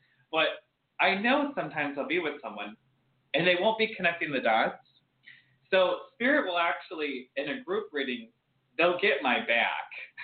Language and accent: English; Midwest, United States; I'm also from the Midwest and I'm doing awesome.